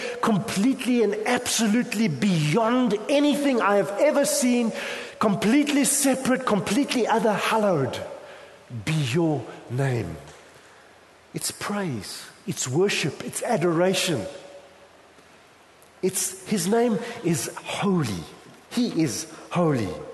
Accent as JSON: {"language": "English", "town": "Durban", "region": "KwaZulu-Natal", "country": "South Africa", "tie": "born or raised there", "said": "I grew up in Durban"}